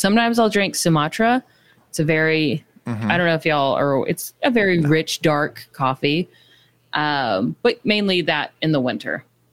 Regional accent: Texas, United States; From Texas. Yeah, I'm from Central.

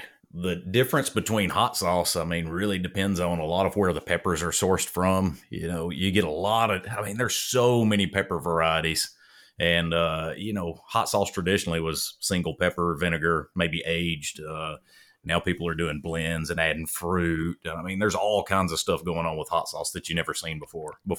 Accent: Alabama, United States; Well, I'm originally from North Alabama, and you know, we just kind of moved up to Nashville.

